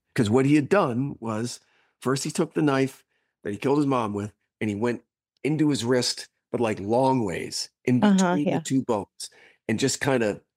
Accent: New Jersey, United States; born or raised there

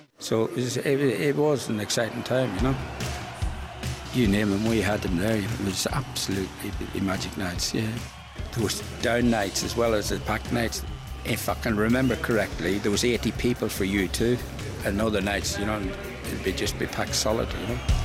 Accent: Northern Ireland, United Kingdom; born there; now in Coventry, United Kingdom; I was born in Northern Ireland, obviously, with this accent. Come to Coventry in 66 and haven't left since.

